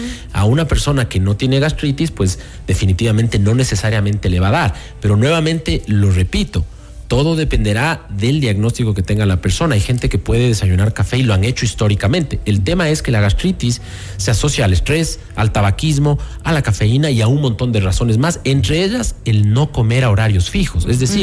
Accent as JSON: {"language": "Spanish", "country": "Ecuador", "said": "si ya me preguntan como ciudadano ecuatoriano, pues no tomen café instantáneo."}